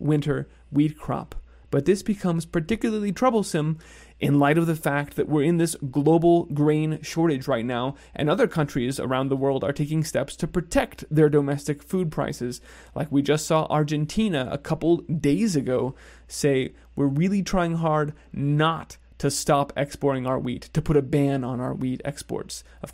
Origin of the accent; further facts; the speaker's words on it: Texas, United States; all eyes are on my home state of Texas, where it's just not supposed to get this cold.